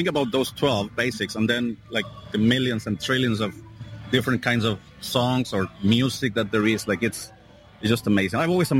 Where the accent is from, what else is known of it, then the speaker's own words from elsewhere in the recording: Mexico; English is a second language; I'm from Mexico, and we have accordion there